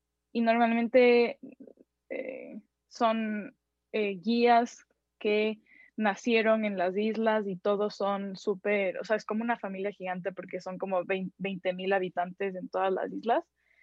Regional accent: Ecuador; yo como ecuatoriana no podría ir a vivir a Galápagos.

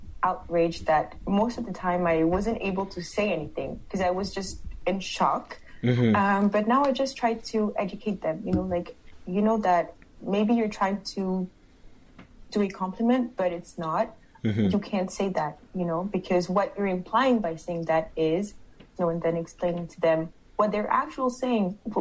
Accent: Senegal; oh, I'm from Senegal, but why are you so light?

